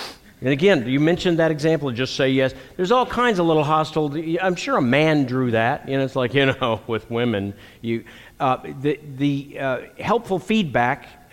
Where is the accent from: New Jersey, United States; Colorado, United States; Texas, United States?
Texas, United States; I'm from Texas